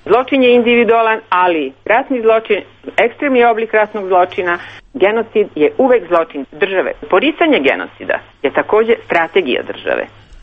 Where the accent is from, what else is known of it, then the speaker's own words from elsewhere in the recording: Vojvodina, Serbia; Ja sam rekla: ja nisam iz Beograda, ja sam iz Vojvodine.